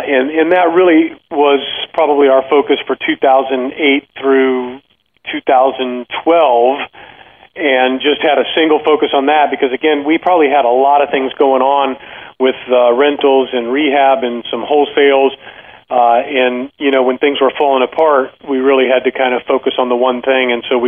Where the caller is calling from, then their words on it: Florida, United States; I'm right outside of Tampa, so okay. Sunny Florida.